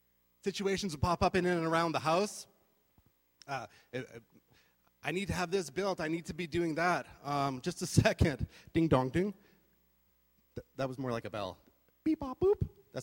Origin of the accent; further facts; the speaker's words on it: Canada; we're Canadian, all right? We're Canadian.